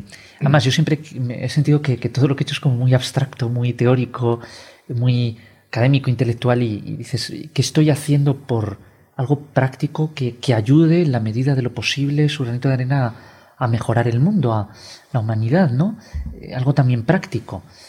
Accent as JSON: {"language": "Spanish", "country": "Spain", "said": "Porque claro, la inercia era, como somos españoles, pues que fueran casi todos españoles."}